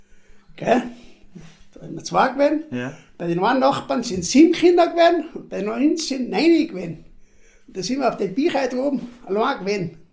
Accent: Welschnofen, Trentino-Alto Adige, Italy; Nein, ich bin gebürtiger Welschlofener.

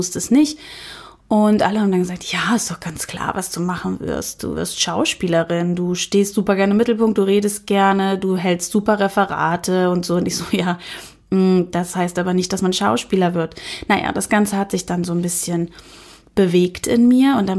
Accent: Kassel, Hesse, Germany; Ich komme ursprünglich aus Kassel, dort habe ich mit meinen Eltern gelebt, bin Einzelkind

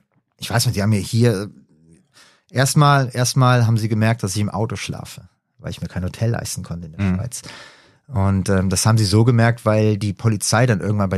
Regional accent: Hesse, Germany; Es haben immer Leute gedacht, ich wäre Ausländer, wenn ich mit ihnen rede. Ah, wo kommst du denn her? Ja, von hier.

